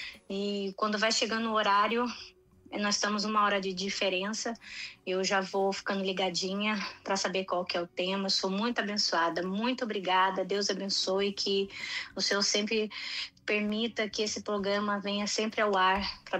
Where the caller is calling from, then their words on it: Boston, Massachusetts, United States; eu sou daqui de Boston, Massachusetts